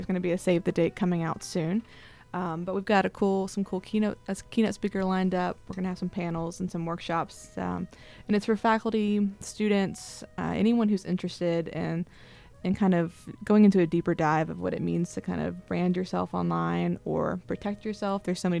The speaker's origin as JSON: {"language": "English", "region": "North Carolina", "country": "United States", "tie": "born or raised there", "said": "I grew up in North Carolina, and my parents both loved that show"}